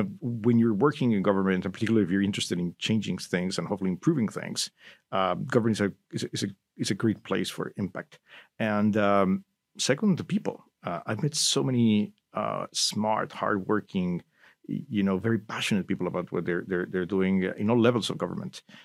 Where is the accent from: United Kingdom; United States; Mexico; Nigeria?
Mexico; Mexico City; I grew up in Mexico, Mexico City, and then in the state of Mexico, which is a surrounding state to the capital.